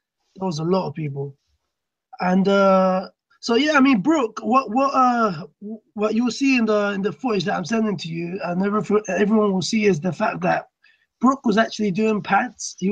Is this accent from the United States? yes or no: no; United Kingdom; as a fan and as a Brit, like you'd want him to win